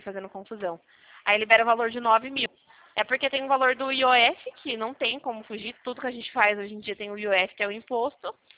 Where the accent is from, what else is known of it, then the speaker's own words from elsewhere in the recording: Rio Claro, São Paulo, Brazil; Eu sou de Rio Claro, tá?